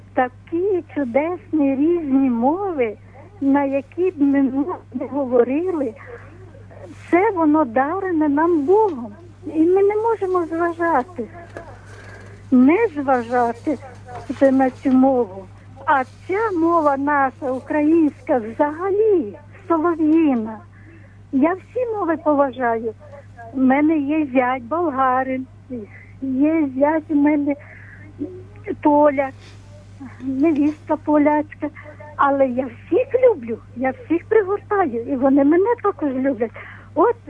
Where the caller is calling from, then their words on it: Vinnytsia, Vinnytsia Oblast, Ukraine; Я з Вінниці хочу вас привітати з таким чудовим днем.